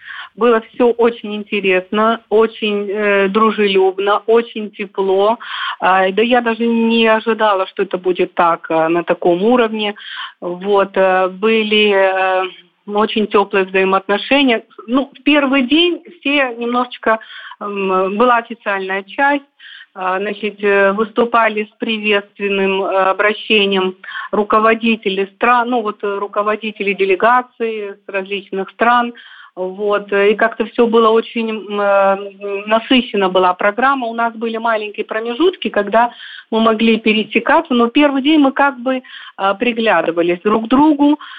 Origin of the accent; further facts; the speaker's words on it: Abkhazia, Georgia; Я с такой гордостью говорила, что мы из Абхазии, мы абхазки.